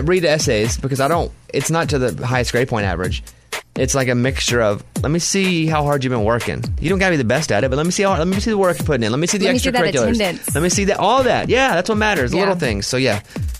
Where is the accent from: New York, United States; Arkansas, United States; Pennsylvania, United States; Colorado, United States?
Arkansas, United States; I watched Evening Shade because I'm from Arkansas, and that was Evening Shade, Arkansas.